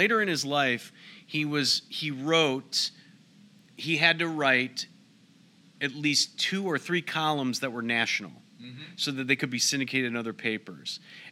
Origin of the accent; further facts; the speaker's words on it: Barrington, Illinois, United States; I grew up in Barrington. I didn't really read Mike Royko when I was growing up.